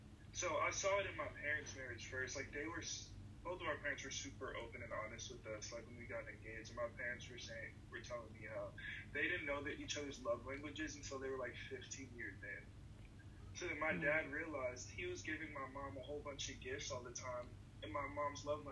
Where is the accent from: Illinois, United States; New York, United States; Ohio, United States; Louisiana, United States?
New York, United States; Like, you know, I'm from New York.